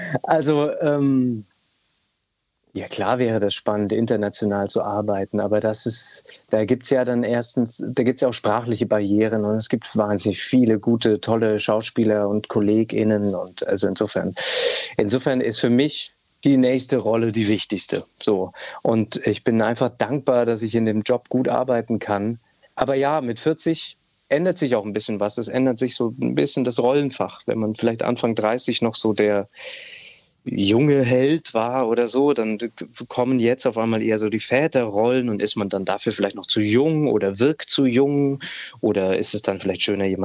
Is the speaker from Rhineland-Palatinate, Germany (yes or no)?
yes; Rhineland-Palatinate, Germany; now in Mannheim, Germany; Ich bin in der Pfalz aufgewachsen und der Grund, warum ich dann nach Mannheim gezogen bin, war erstmal der Job meiner Frau.